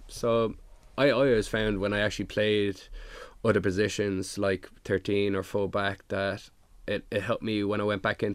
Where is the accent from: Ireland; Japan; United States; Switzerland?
Ireland; Howth, County Dublin; Yeah, I'm from Howth.